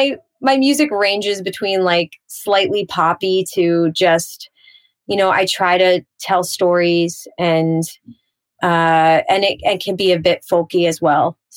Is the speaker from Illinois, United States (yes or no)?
no; Pennsylvania, United States; So even though I am from Pennsylvania and I really did grow up in Pennsylvania, I do feel the influence of Jersey often, just because my parents were from Jersey and all of that.